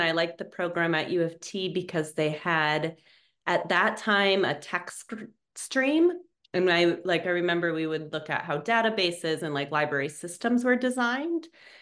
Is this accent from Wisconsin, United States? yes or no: yes; Wisconsin, United States; So I grew up actually in the States. So I grew up in Wisconsin, which is a lovely place to visit. And I did my undergraduate at UW-Madison.